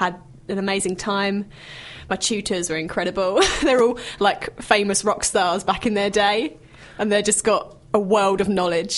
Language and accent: English; Chelmsford, East of England, United Kingdom; I'm from Chelmsford.